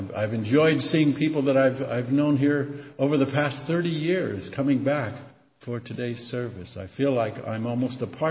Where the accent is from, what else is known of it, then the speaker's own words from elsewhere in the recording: Midwest, United States; I grew up in the Midwest, where the way that we tended to start churches was one group of people in a church would get mad at another group of people